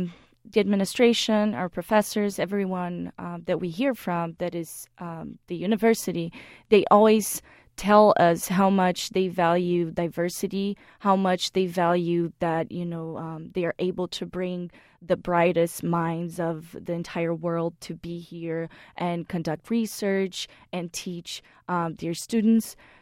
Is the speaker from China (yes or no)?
no; Brazil; now in United States; I come from Brazil, actually, and, my family is not wealthy